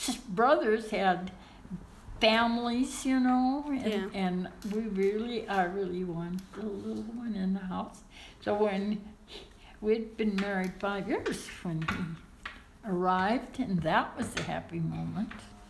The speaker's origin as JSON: {"language": "English", "region": "the Dakotas", "country": "United States", "tie": "born or raised there", "said": "You know, when we grew up, when I grew up in the Dakotas, my parents came from large family, both of them."}